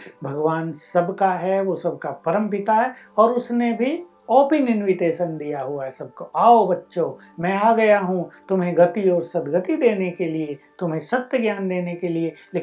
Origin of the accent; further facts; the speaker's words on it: North India, India; moved away; मैं जब यहाँ पर आया आपसे 50 साल पहले, तो मैंने देखा हम नॉर्थ इंडिया से हैं, दिल्ली से भी नॉर्थ में